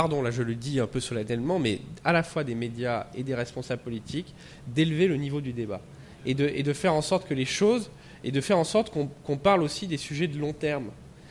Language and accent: French; Nouvelle-Aquitaine, France; moi, je suis originaire du Lot-et-Garonne